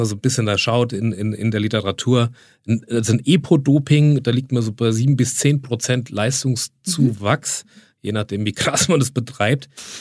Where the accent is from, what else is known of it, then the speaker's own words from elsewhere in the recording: Bavaria, Germany; Kann man ja kaum als Franke, kriegt mir das ja kaum ausgesprochen.